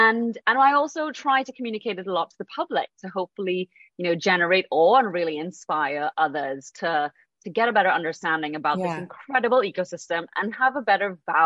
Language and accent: English; Trinidad & Tobago; So I'm a Caribbean marine biologist. I grew up in Trinidad and Tobago, which is where I am actually now.